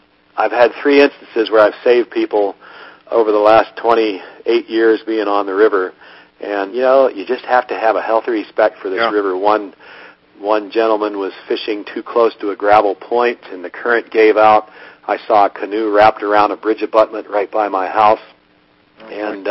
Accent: Pennsylvania, United States; In fact, growing up in Pennsylvania, I grew up on fishing some of these smaller streams

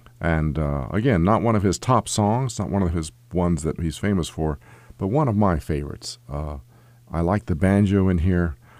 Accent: the South, United States; I'm a Southerner. I know I don't sound like a Southerner, but I am a Southerner.

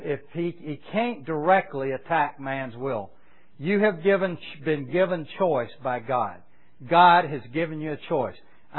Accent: the South, United States; I know when I grew up in the South, it was the Free Will Baptist

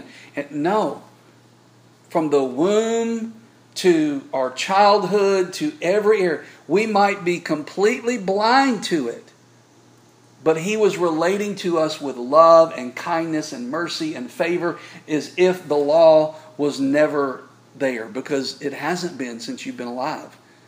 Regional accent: Mississippi, United States; I'm originally from Mississippi, fixing to is a real word.

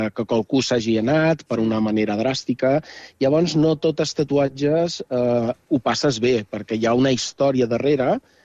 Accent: Balearic Islands, Spain; jo som menorquí, quan vaig tornar a Menorca

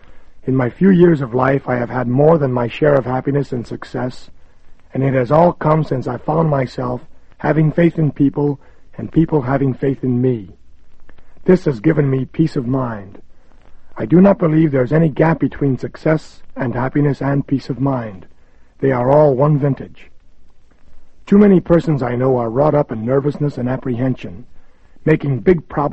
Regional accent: Crockett, California, United States; When at 23 I ran for constable in my hometown of Crockett, California

